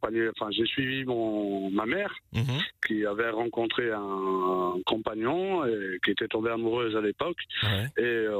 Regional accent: Soignies, Hainaut, Belgium; born there; Alors, je suis né à Soigny.

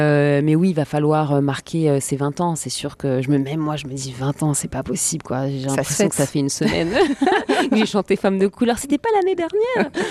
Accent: Paris, Île-de-France, France; je suis pas la seule parisienne de 40 ans dans ce cas-là

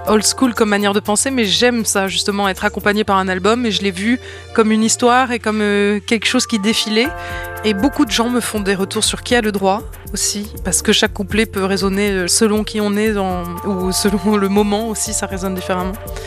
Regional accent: Nice, Provence-Alpes-Côte d'Azur, France; parce que je viens de Nice

